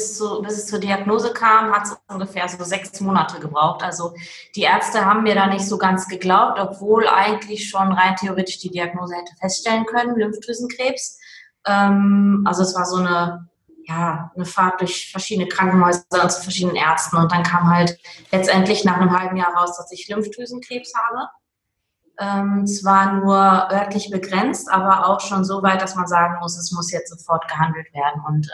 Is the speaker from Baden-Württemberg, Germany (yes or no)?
no; Duisburg, North Rhine-Westphalia, Germany; born there; now in Willich, Germany; bin 38 Jahre jung und komme aus dem schönen Willich am Niederrhein, gebürtig aber aus dem Ruhrport Duisburg. Hört man vielleicht manchmal auch noch ein bisschen.